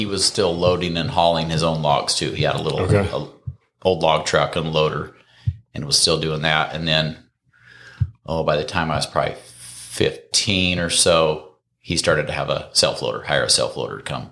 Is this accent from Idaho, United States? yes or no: yes; Plummer, Idaho, United States; Born and raised in Plummer. Grew up on a ranch, 650, 700 acres. Grew up logging.